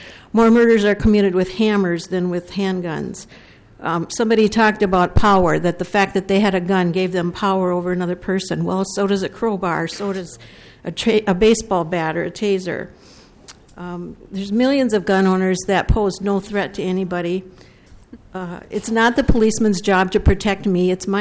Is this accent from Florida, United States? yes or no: no; Ham Lake, Minnesota, United States; I'm from Ham Lake. I'm a mother. I'm a grandmother.